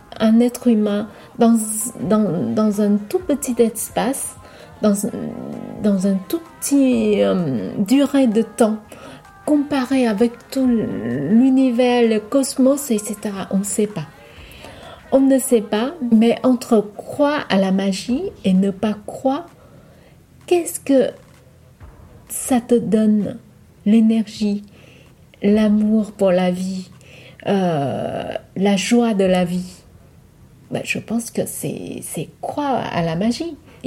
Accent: Vietnam; French is a second language; now in France; quand ils savent que je suis vietnamienne

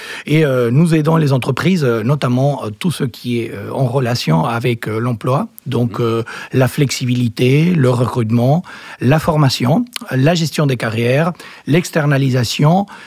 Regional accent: Argentina; French is a second language; moved away as an adult; also born or lived in United States; Donc, comme tous les Argentins, je suis né en Argentine. Il y a quelques années, j'ai fait mes études et une grosse partie de ma carrière professionnelle en Argentine.

